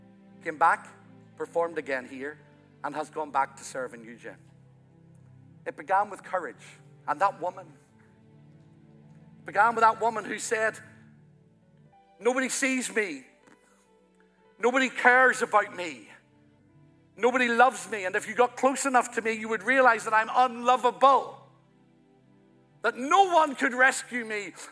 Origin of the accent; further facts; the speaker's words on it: Ireland; He was Welsh. I'm Irish.